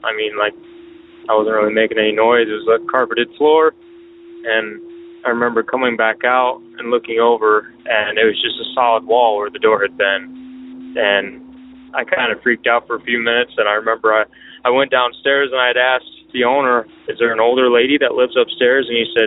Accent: Michigan, United States; I'm from Southern Michigan.

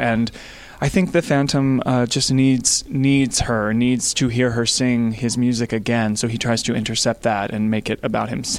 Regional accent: Kentucky, United States; I grew up in Kentucky. I wasn't anywhere near New York

